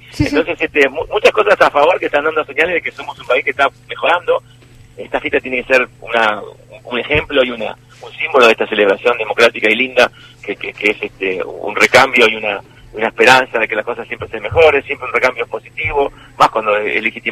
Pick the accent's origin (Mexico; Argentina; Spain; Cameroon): Argentina